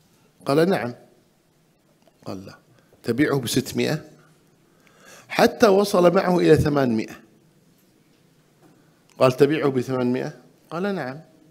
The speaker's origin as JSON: {"language": "Arabic", "country": "Kuwait", "said": "يحدثني أحدهم يقول هذه حصلت عندنا في الكويت"}